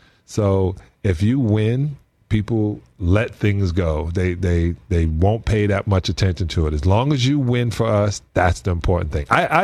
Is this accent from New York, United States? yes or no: yes; New York, United States; Yeah, I'm from New York.